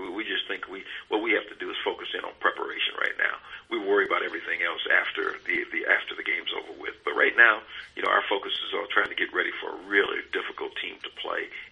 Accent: Beloit, Wisconsin, United States; it was great growing up in Beloit. It's an unusual place. It's kind of a melting pot.

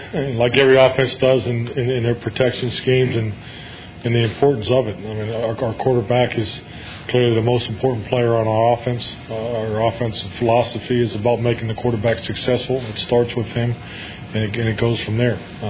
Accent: Pittsburgh, Pennsylvania, United States; That's a part of, you know, the fiber of growing up in Pittsburgh.

